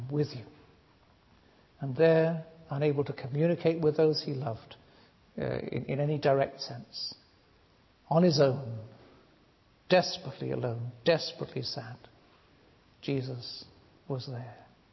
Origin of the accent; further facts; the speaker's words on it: Wales, United Kingdom; I come from Wales, and every time we say 1858-59, there's an automatic thing that comes to mind: revival.